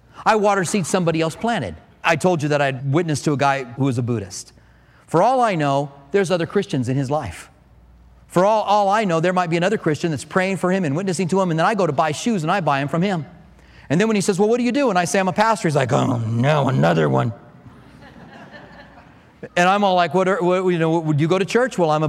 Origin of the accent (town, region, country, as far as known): Clinton, Iowa, United States; born there